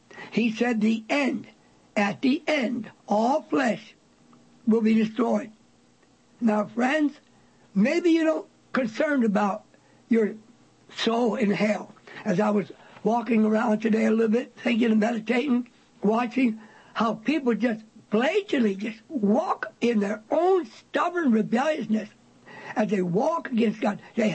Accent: Nigeria; Brother, I have witnessed this in my country, Nigeria, particularly in my home state, Mono

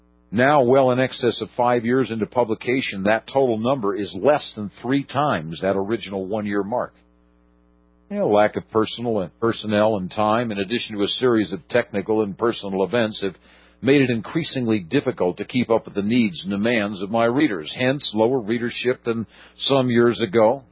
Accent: United States; Because frankly, I'm an American.

